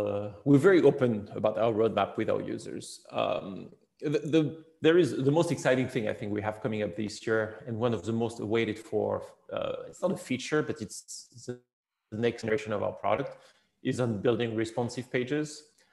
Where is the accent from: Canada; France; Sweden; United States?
France; I'm very passionate about my home country. And so I go there a lot and I try to, I would love to be more active in France at some point and move back